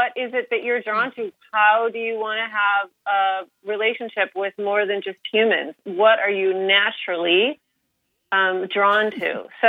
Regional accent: Midwest, United States; now in California, United States; Well, I grew up in the Midwest, and of course, there's nature everywhere.

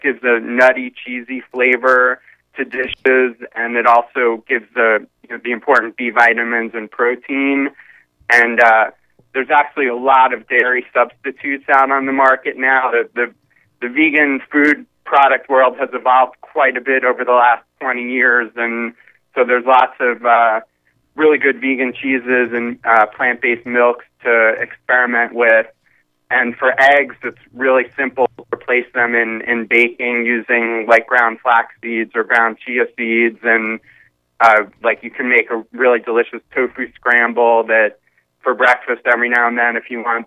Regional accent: New York, United States; I grew up in New York, and so that was my first real opportunity to see animals out in nature

